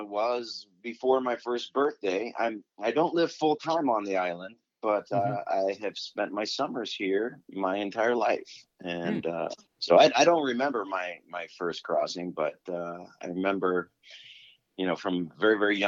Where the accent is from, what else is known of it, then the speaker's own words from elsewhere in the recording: Decatur, Illinois, United States; also born or lived in California; now in Chicago, United States; Well, I grew up in Decatur, Illinois, which is central Illinois, and I lived on the East Coast, and I lived in California for 20 years.